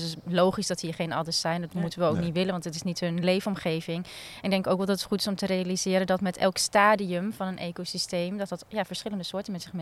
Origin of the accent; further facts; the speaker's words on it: Overijssel, Netherlands; ik kom natuurlijk uit Twente, dus ik ben van de hoge, drogere zandgronden en de vennetjes.